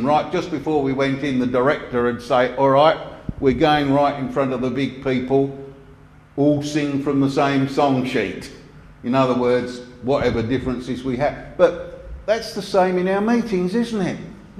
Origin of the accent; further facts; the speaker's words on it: East Ham, London, United Kingdom; the meeting where I grew up in London, East Ham